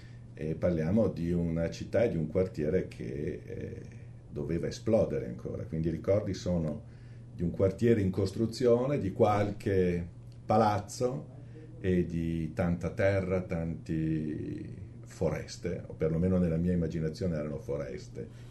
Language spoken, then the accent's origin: Italian; Verona, Veneto, Italy; Io sono nato a Verona il 27 novembre 1953. Ho sempre vissuto a Verona tranne una breve pausa universitaria perché i primi 2 anni di università li ho fatti all'Università di Trieste.